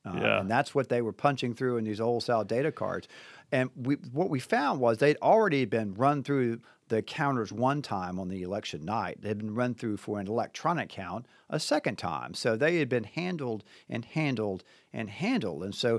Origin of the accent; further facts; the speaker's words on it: Florence, United States; Well, I'm from Florence originally, and got my first job working at Wendy's Hamburgers there in Florence.